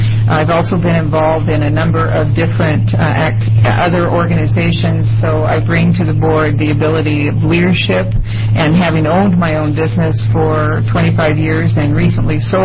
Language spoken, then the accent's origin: English; Oregon City, Oregon, United States; whichever you prefer, and I'm from Oregon City.